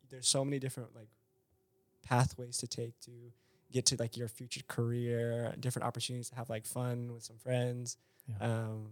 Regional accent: Fresno, California, United States; But then when I come here, I go, yeah, I'm from Fresno.

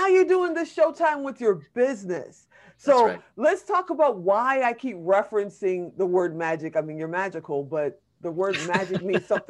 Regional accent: Chicago, Illinois, United States; And you know, I'm from Chicago. I am totally, you know, the Bulls through and through.

